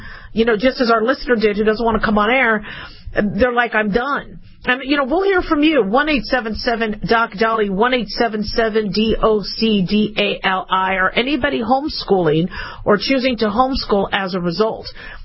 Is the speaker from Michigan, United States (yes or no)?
no; California, United States; now in Nevada, United States; I think it's a beautiful state. I'm from California.